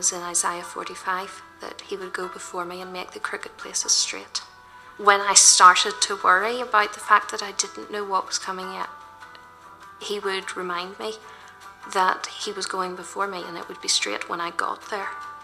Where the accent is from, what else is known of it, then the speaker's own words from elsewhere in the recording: Lisburn, Northern Ireland, United Kingdom; I was born and brought up in Lisburn. I've lived there all my life. For the first 3 years, Mum and Dad had a house in the town, and then they bought this house out in the country, and that's where I've spent most of my life that I can remember.